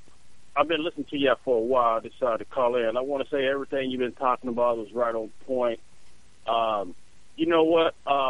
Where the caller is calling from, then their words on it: Indiana, United States; I'm calling from Indiana.